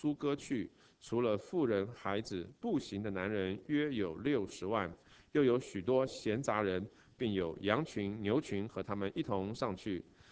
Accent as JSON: {"language": "Chinese", "country": "China", "said": "我想我们中国人最了解了，因为差不多就是我们中国人贴春联"}